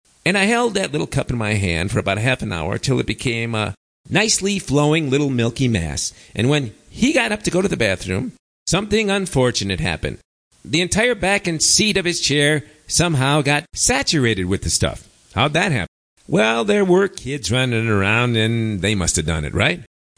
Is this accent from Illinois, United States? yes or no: yes; Chicago, Illinois, United States; now in Spain; And when I told him I was from Chicago and I never wanted to go back to the U.S. for any reason whatsoever